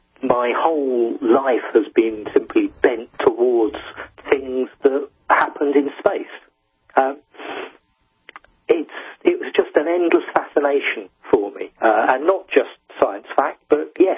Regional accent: England, United Kingdom; Well, growing up in the English countryside, well away from any of the major cities, also in a small village that had no street lights at all, at night the sky was completely dark.

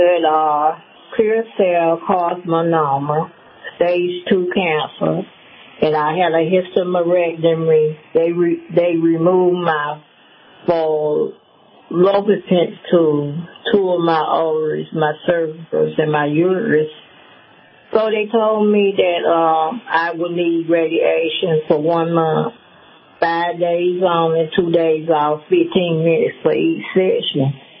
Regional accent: Payson, South Carolina, United States; Originally, I'm from Payson, South Carolina, Chesterfield County.

